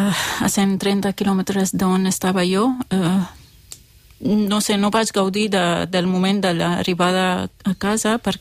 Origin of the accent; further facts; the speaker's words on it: Qamishli, Al-Hasakah Governorate, Syria; la ciutat de Qamishlo, d'on soc jo, i allà viu més de 2 milions de persones.